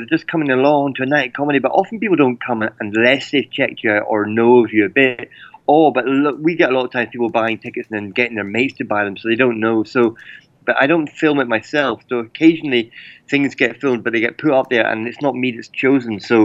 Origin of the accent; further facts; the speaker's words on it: Edinburgh, Scotland, United Kingdom; Well, I come from the middle of Scotland, so I grew up near Edinburgh